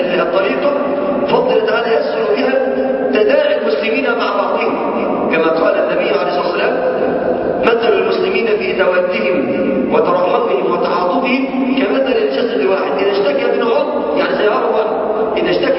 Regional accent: Egypt

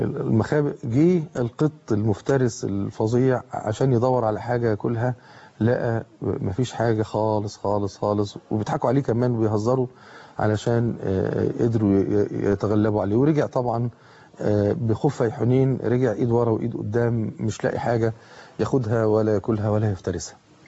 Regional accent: Egypt; لكن احنا عندنا كل ده ازاي مش قادرين نشتغل ازاي؟

